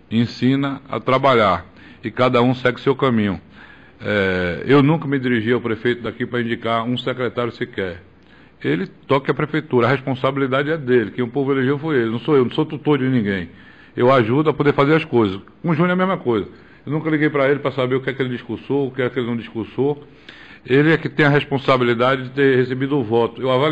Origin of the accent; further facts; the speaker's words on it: Campo Formoso, Bahia, Brazil; não é só Campo Formoso que é a minha terra